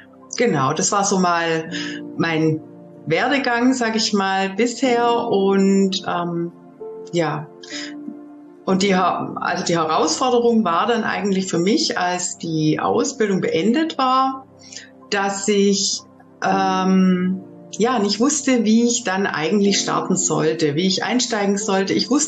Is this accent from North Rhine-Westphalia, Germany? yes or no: no; Baden-Württemberg, Germany; Ich bin Heilpraktikerin. Ich komme aus Baden-Württemberg, also aus dem Kreis Heidenheim.